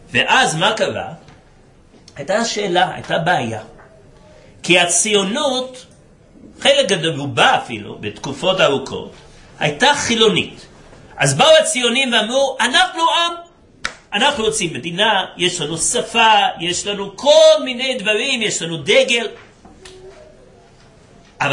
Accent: United States; now in Israel; גדלתי באמריקה. אתם לא מתארים לעצמכם כמה האמריקאים הם לאומיים.

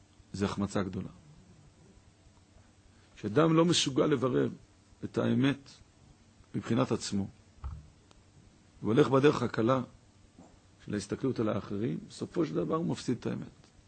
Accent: Jerusalem, Jerusalem District, Israel; אומר לי, שלום, מאיפה אתה? ירושלים, אני אומר לו.

